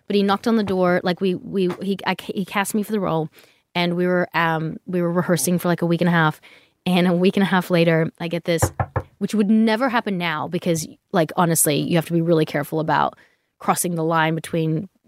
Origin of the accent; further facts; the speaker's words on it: Australia; accent: Australian; now in United States; Because my Australian accent kept coming out, and so I just decided to speak in an American accent, and then my tongue placement went wrong, remember?